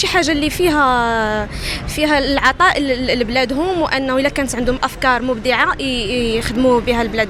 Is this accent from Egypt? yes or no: no; Morocco; فأولا هذا شرف لينا احنا كمغاربة